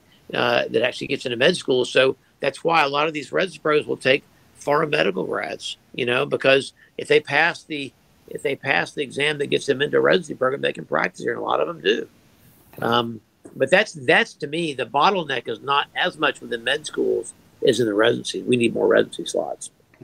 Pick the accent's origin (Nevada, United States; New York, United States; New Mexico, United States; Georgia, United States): Georgia, United States; I mean, I'm from Georgia. I went to med school here. I went to undergraduate school here.